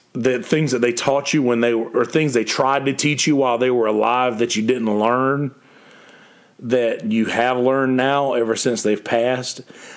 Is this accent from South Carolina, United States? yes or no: yes; Bennettsville, South Carolina, United States; I'm from Bennettsville, South Carolina, and white folks are definitely a minority in Bennettsville